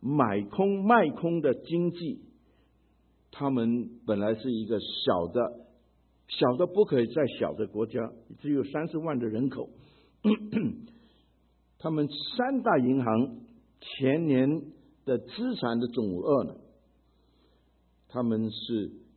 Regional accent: Hong Kong; also born or lived in China; now in United States; 我不是生长在美国，我是生在中国，长在香港，成在美国

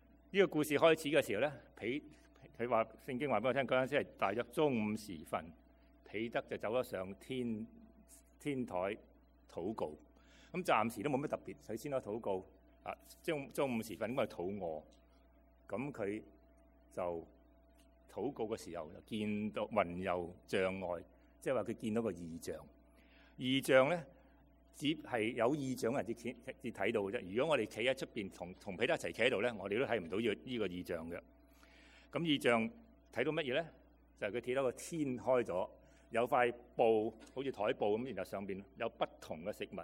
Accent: Guangdong, China; 我是广东人，如果神说你吃这些东西，那我一定说很开心，何时开始？

